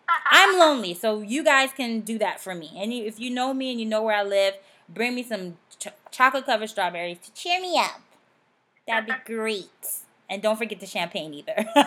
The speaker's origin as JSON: {"language": "English", "region": "the South", "country": "United States", "said": "You know, I'm from the South, so I always say good morning. I'm from the South and my parents are Caribbean."}